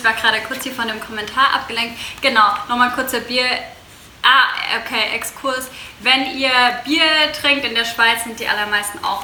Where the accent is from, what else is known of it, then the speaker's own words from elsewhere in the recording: Baden-Württemberg, Germany; ich komme ja aus dem Schwabenländle.